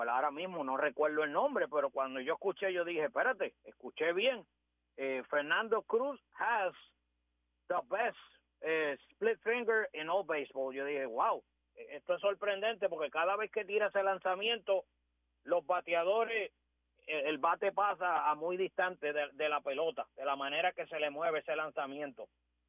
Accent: Puerto Rico; porque soy puertorriqueño

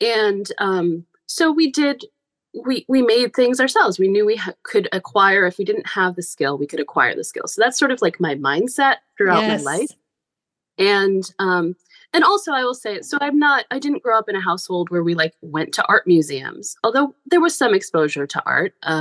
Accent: New York, United States; I grew up outside of Albany, New York. And my dad worked at the New York State Plaza, which has an amazing modern art collection.

